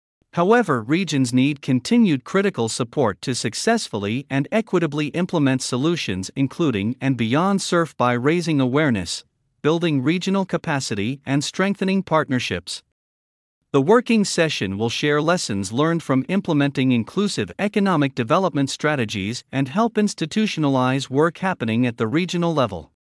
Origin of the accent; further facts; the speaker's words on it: Wayne, Michigan, United States; I grew up in Wayne, Michigan, a factory town where the belching smokestacks advertised good, high-paying jobs for everybody, even a high school dropout.